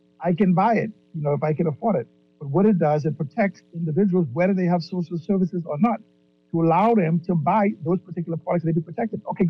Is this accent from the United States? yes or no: no; West End, Grand Bahama, Bahamas; Because I grew up in West End where the seagrass was. So in West End, Grand Bahama.